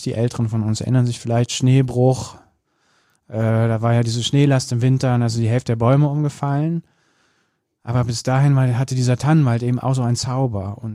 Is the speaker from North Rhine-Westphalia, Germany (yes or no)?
yes; North Rhine-Westphalia, Germany; ich bin am Land groß geworden, im Bergischen Land